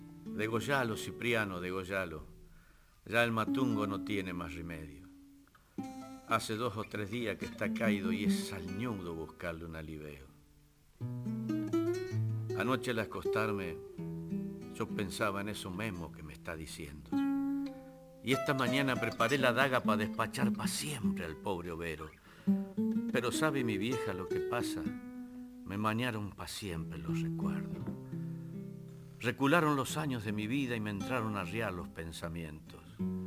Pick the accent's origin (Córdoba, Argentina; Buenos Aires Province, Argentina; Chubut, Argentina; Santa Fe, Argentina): Buenos Aires Province, Argentina; Temperley; also born or lived in Vicente López; now in Cardales, Argentina; Mi padre es de los Cardales. Yo me crié en el barrio San José de Temperley. Ahí, vuelvo a repetirte, llenos de paraguayos, correntinos, catamarqueños, santiagueños.